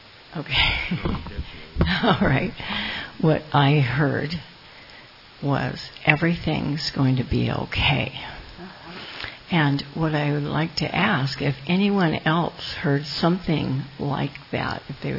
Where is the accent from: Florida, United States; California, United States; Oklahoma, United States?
California, United States; Berkeley; Thank you for taking me back to my childhood when I was raised Quaker in Berkeley.